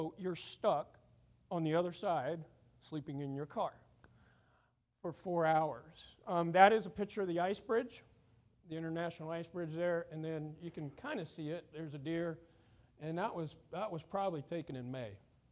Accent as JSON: {"language": "English", "region": "South Carolina", "country": "United States", "tie": "born or raised there", "also_born_or_lived": "Switzerland", "lives_now": "Michigan, United States", "said": "I'm from the South. I grew up in South Carolina. I had parents from California. I was born in Switzerland."}